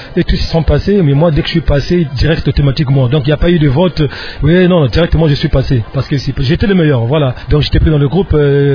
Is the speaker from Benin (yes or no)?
no; Brazzaville, Republic of the Congo; Alors, moi, je suis congolais des Brazza.